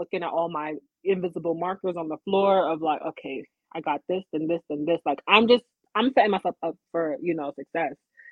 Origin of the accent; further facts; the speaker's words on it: Uniondale, New York, United States; So I grew up in Uniondale. So I grew up around people that look like me.